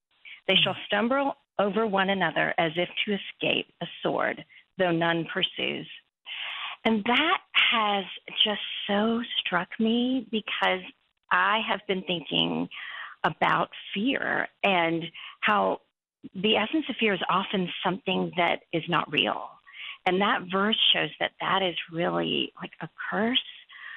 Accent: India; born there; I was born in India to Christian parents.

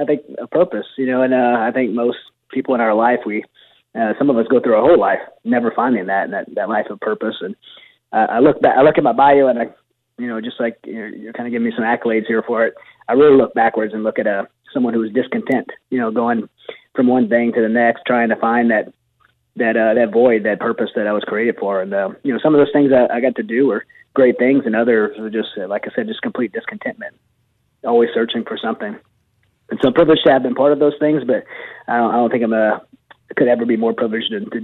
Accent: Louisiana, United States; I think culturally, I grew up in South Louisiana, and Catholicism was really, you know, rooted in the culture

